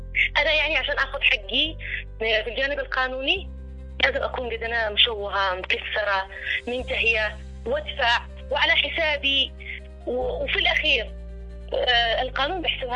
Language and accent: Arabic; Yemen